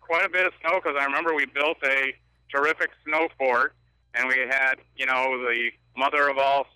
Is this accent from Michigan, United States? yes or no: yes; Detroit, Michigan, United States; I grew up in Detroit, but we had cousins in Boston and an uncle in Rochester.